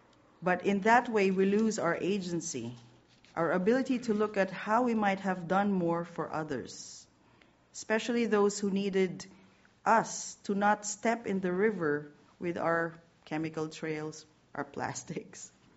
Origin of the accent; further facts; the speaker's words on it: Philippines; So I come from the Philippines, where you can find the only UU congregations outside the United States, all 28 of them.